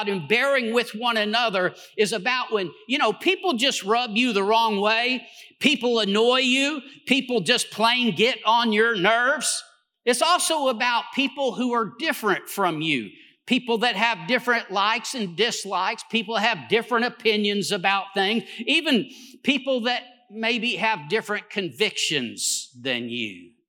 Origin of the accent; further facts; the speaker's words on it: Texas, United States; I'm a Texan. I mean, if I take a breath in the middle of a sentence, I don't need your help.